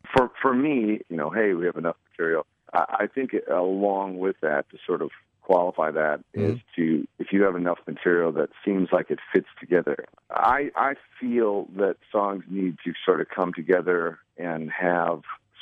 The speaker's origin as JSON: {"language": "English", "town": "Elma", "country": "United States", "tie": "born or raised there", "said": "In Elma. I grew up in Elma, I think you've pronounced it correctly. when you grow up in a town of 800"}